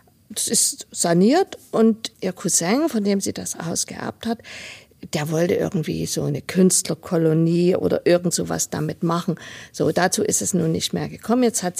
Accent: Leipzig, Saxony, Germany; born there; Ich bin gebürtige Leipzigerin

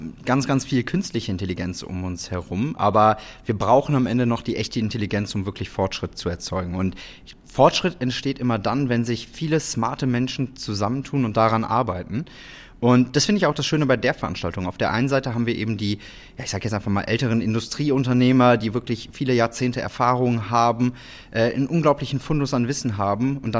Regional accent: Rhineland, Germany; ich komme eben aus dem Rheinland, bin hier geboren, bin hier aufgewachsen, direkt gegenüber von der Event-Location zur Schule gegangen.

